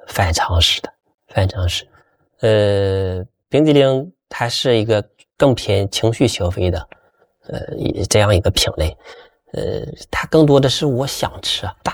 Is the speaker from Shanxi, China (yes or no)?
yes; Shanxi, China; 我来自一个山西农村，是一个大家庭，我有这个七个兄弟姐妹